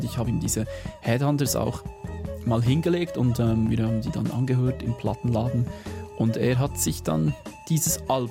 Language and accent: German; Bern, Switzerland; Ich war mit meinem Sohn immer wieder mal bin ich unterwegs mit ihm bei uns in Bern